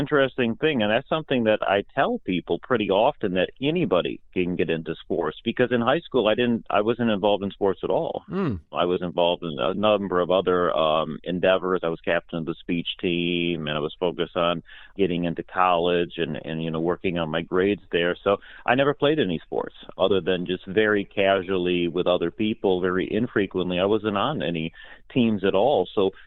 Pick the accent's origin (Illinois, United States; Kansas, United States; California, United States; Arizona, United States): Illinois, United States; Kankakee; born there; Yes, I was born in Kankakee, Illinois, just south of Chicago, and I am one of 2 siblings.